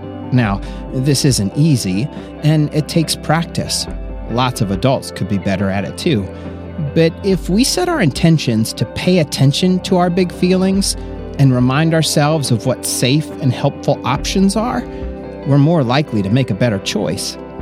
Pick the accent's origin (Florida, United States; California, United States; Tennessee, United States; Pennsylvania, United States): Florida, United States; I told you before that I grew up in Florida, and I checked the weather forecast for my old hometown.